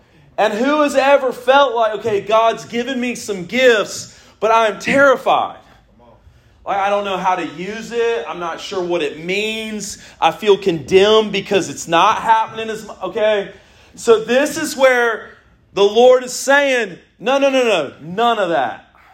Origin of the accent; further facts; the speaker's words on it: Frisco, Texas, United States; Frisco, Texas. Does that mean anything to you? It's my hometown, you know.